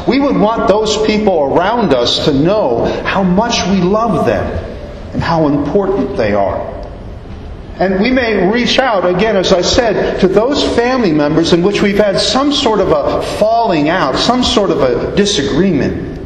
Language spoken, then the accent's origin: English; Long Island, New York, United States; Growing up in Long Island, I had two uncles and an aunt. And for the first several years, we did the family stuff, as much as Germans do family stuff.